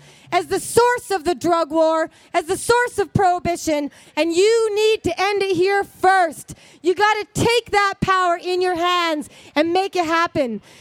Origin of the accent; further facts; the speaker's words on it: British Columbia, Canada; I'm from the West Coast.